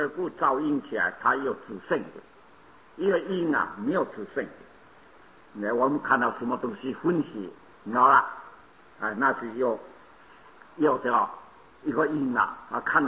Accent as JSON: {"language": "Chinese", "country": "China", "said": "我们中国人啊，讲春天是气候好一点，夏天热。"}